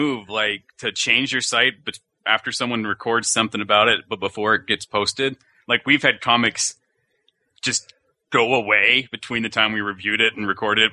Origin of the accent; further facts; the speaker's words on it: Idaho, United States; Bring it on, Apocalypse. I'm from Idaho. Bring it on.